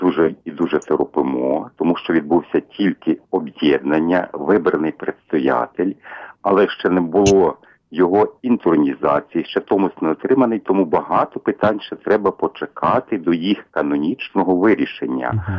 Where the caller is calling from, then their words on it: Khmelnytskyi, Khmelnytskyi Oblast, Ukraine; місто Хмельницький.